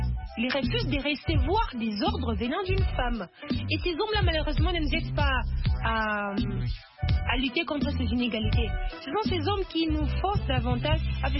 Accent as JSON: {"language": "French", "country": "DR Congo", "said": "ici chez nous en RDC"}